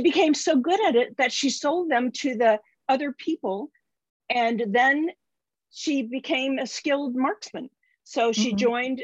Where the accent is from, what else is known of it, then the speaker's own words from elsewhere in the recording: Greenville, Ohio, United States; Mine is not a travel writer, but someone from my hometown in Greenville, Ohio.